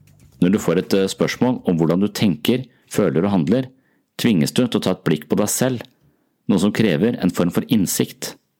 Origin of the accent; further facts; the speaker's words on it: Tønsberg, Vestfold, Norway; Tønsberg min hjemby, og derfor det både gøy og litt angstprovoserende at salen såpass full av folk.